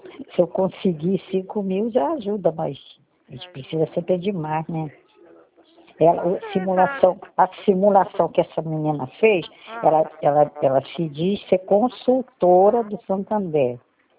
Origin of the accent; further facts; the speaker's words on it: Nova Iguaçu, Rio de Janeiro, Brazil; Eu sou de Nova Iguaçu.